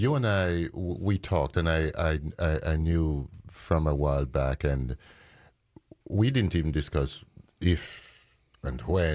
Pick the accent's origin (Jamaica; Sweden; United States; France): Jamaica; also born or lived in London, United Kingdom; They were lucky to have me born in London, UK, but I grew up in Jamaica